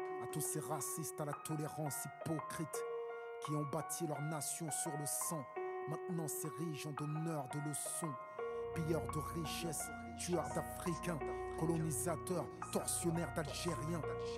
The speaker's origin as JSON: {"language": "French", "town": "Orly", "region": "Île-de-France", "country": "France", "tie": "born or raised there", "said": "J'ai grandi à Orly, dans les favelas de France."}